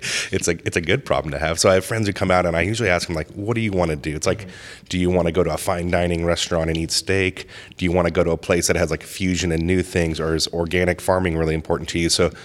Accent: San Diego, California, United States; also born or lived in Kauai; I grew up some in Southern California, so San Diego area.

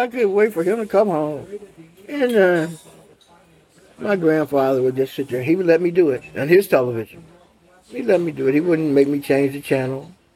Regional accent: Cincinnati, Ohio, United States; I said, I don't want to sit back there, because I'm from Cincinnati. We could sit on the front of the bus, and I had no problem.

